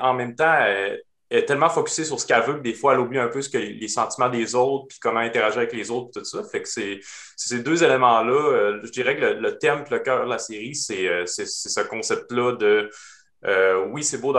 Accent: Baie-Comeau, Quebec, Canada; Je viens de Baie-Comeau avec l'usine à papier là-bas qui est centrale à la ville

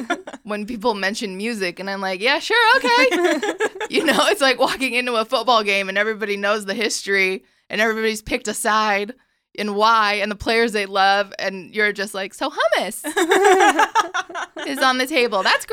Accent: Sacramento, California, United States; born there; I was born here. I was born in Sacramento, California. U.S. citizen.

